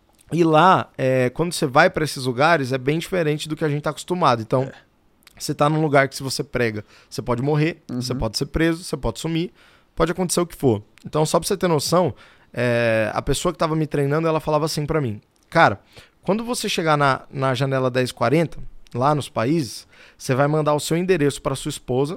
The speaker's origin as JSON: {"language": "Portuguese", "region": "São Paulo", "country": "Brazil", "said": "Por exemplo, cara, eu sou aqui de São Paulo."}